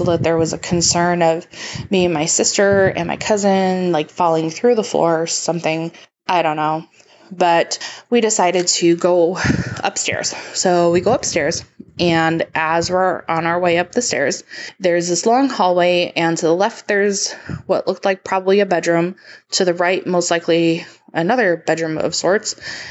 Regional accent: New York, United States; now in Phoenix, United States; in sunny Phoenix, Arizona, calling in. I'm originally from New York, and we lived in quite a few houses growing up

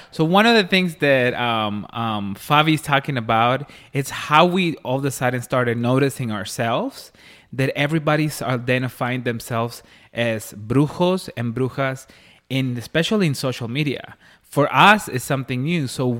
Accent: Las Vegas, New Mexico, United States; I don't feel like we grew up with that in Las Vegas.

